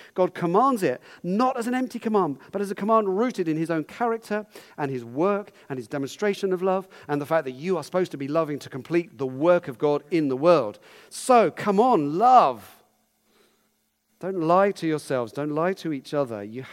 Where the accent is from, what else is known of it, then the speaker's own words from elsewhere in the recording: United Kingdom; But you know, maybe not hate because I'm British.